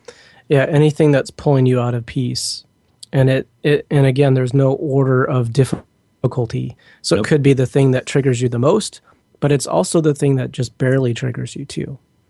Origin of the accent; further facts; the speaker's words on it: Detroit, Michigan, United States; moved away; I grew up in Detroit and I was taught to drive a certain way, which is very aggressive, unfortunately. And I live in the West Coast.